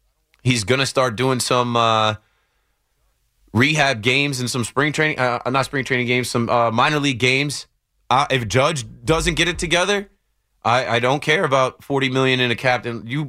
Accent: New York, United States; I'm no Knicks fan, but I'm a New Yorker.

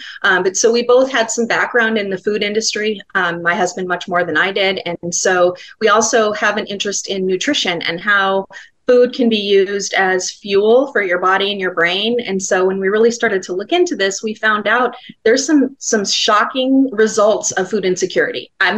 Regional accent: Glendale, United States; the neighborhood I grew up in Glendale.

